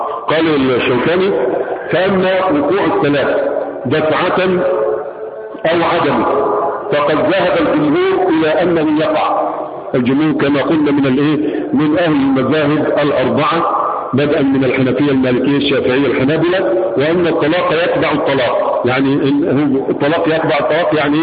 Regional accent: Yemen; وهذا معلوم به عندنا في اليمن من 1000 سنة

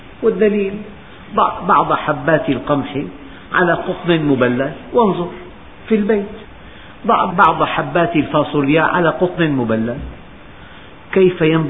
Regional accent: Syria; يعني بلدنا سوريا يحتاج إلى غرام واحد أن يستورده من هذه البذور

